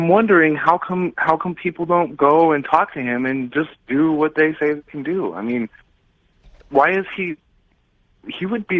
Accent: Albuquerque, New Mexico, United States; I'm from Albuquerque.

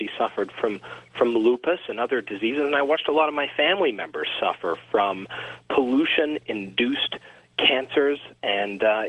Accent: Louisiana, United States; such as those that we've seen in my home state of Louisiana.

